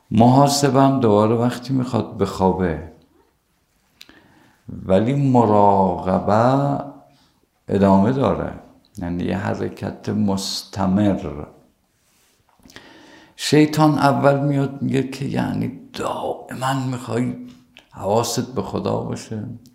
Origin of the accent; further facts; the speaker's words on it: Isfahan, Iran; گفتم من از اصفهان اومدم